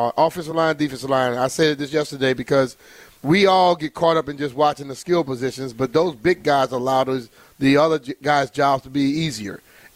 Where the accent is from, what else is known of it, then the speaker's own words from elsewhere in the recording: Louisiana, United States; growing up in Louisiana, you always want to do it on the big stage in the Superdome.